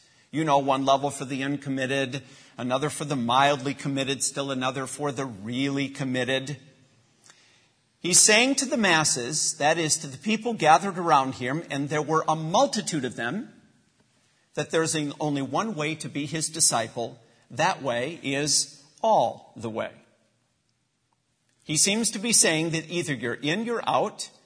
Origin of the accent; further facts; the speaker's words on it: United States; In my mind, it raises a question about how we as American middle-class people approach the issue of radical discipleship.